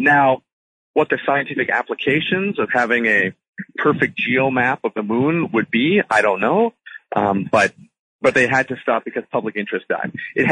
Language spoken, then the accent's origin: English; Canada; I shouldn't say we because I'm Canadian